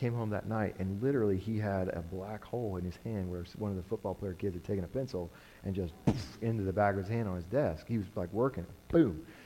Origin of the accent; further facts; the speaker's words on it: Colorado, United States; I'm from Colorado.